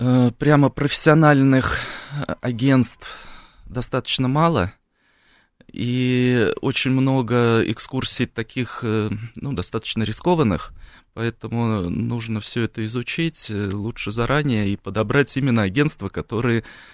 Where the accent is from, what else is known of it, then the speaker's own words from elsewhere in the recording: Sakha Republic, Russia; Я уже раньше сказал, что все детство я провел в Якутии.